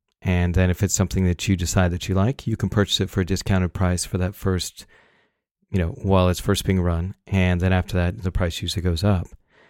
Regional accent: Salt Lake City, Utah, United States; I grew up in Salt Lake City where your whole life is judged about how well you hold up to the Mormon church's standards. And it was a hard place for me to grow up.

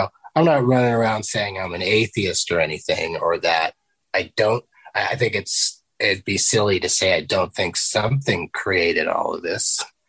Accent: San Diego, California, United States; Middle class, Southern California, San Diego.

